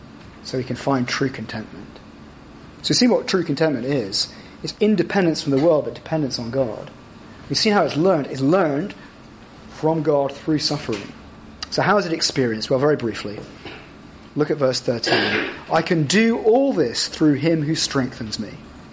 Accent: Scotland, United Kingdom; moved away; I'd wanted to live back in Scotland. I came from Scotland originally, I should say that. I wanted to go back to Scotland for years and years. 2003, I made my first attempt to possibly move back there.

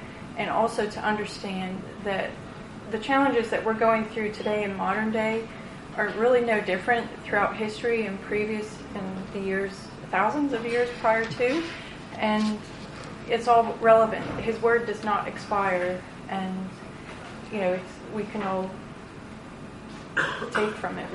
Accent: United States; now in United Kingdom; I'm an American over here.

